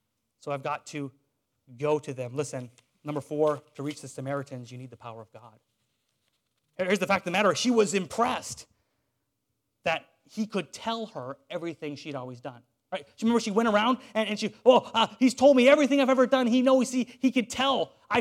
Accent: Portland, Oregon, United States; So back where I grew up near Portland, Oregon, there was a Bible college

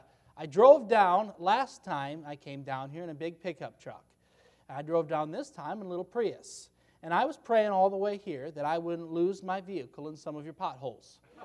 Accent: Michigan, United States; now in Kalamazoo, United States; So I am not originally from there. I'm from a little town about 4 hours north of there in Michigan. I'm still a Michigan boy

